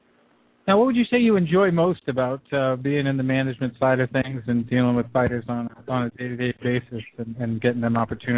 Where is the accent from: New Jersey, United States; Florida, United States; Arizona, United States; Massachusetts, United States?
Massachusetts, United States; Boston; I like that a little bit flavor to it, and I'm from Boston.